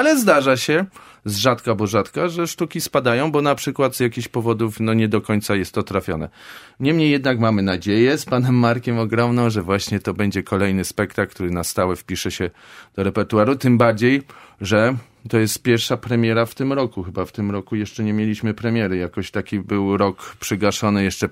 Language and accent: Polish; Kraków, Lesser Poland, Poland; choć jestem z urodzenia i z pokoleń Krakusem